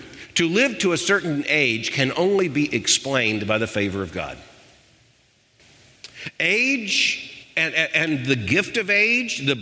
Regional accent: South Florida, Florida, United States; Mary and I grew up in South Florida, and right across the street from my house was a community

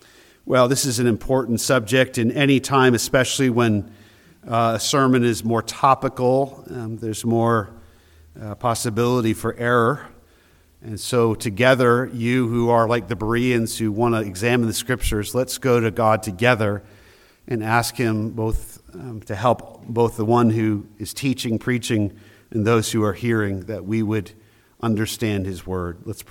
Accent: New Hampshire, United States; I mean, I was born in New Hampshire, and so I'm a New Hampshire native. I'm thankful for that. I'm proud of that.

